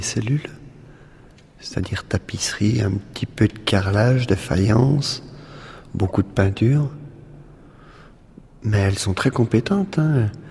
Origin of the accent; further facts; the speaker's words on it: Poligny, Bourgogne-Franche-Comté, France; D'ailleurs, on n'a jamais quitté le canton de Poligny. Et on était à l'école juste à côté.